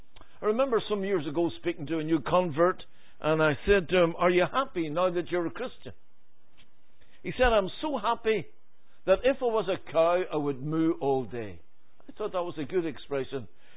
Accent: Belfast, Northern Ireland, United Kingdom; born there; I was born on the Donegal Road in Belfast.

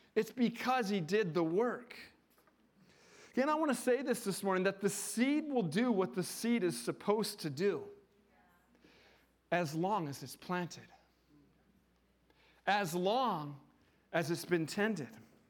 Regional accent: Enumclaw, Washington, United States; I was raised in Enumclaw, so farming was all over.

